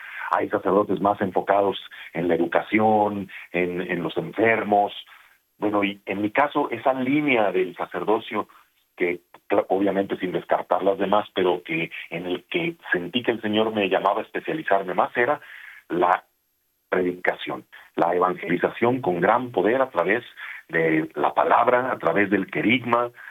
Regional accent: Guadalajara, Jalisco, Mexico; yo soy de Guadalajara

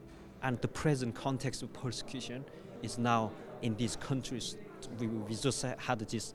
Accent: North Korea; And North Korea, because my home country is on top of this list.

